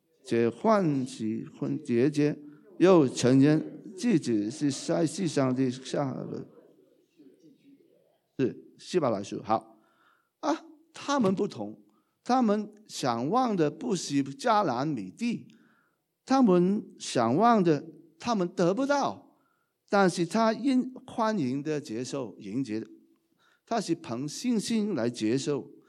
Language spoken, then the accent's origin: Chinese; Hong Kong; also born or lived in Canada; 我从小的时候就希望有一个，我就是香港吧，我希望去找一个更美好的家乡，就是加拿大